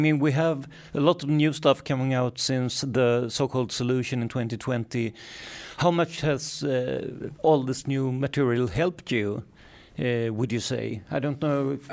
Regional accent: Karlskrona, Blekinge, Sweden; English is a second language; I'm from Karlskrona in southern Sweden.

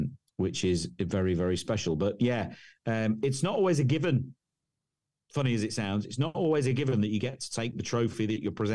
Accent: Raunds, East Midlands, United Kingdom; The club that I grew up in playing in Raunds in Northamptonshire had some nine ball tables.

